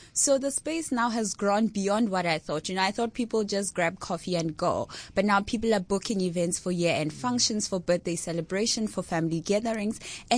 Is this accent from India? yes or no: no; Kagiso, Gauteng, South Africa; now in Cape Town, South Africa; Okay, so originally I'm from Johannesburg in Kagiso, the West Rand.